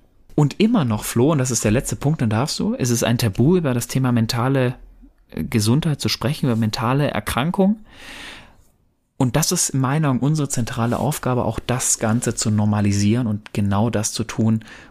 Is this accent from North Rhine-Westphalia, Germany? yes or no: yes; North Rhine-Westphalia, Germany; Ich komme ja ursprünglich aus dem Pott